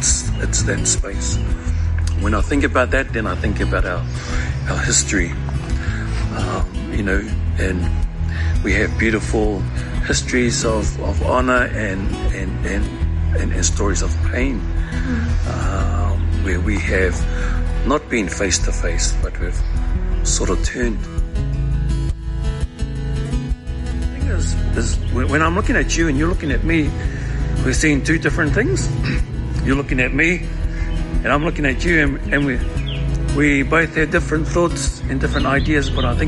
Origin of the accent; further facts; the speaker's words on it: Tauranga, Bay of Plenty, New Zealand; and I'm from Tauranga and from Waikato area.